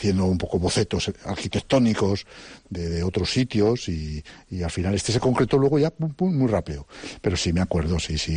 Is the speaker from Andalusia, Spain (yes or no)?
no; Valladolid, Castile and León, Spain; now in Santander, Spain; soy de Valladolid, donde hay un festival en una ciudad muy cinéfila, con la Seminci